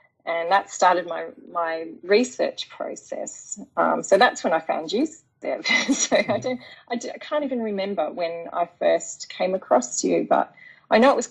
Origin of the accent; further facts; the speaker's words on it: Tasmania, Australia; I'm actually from Tasmania originally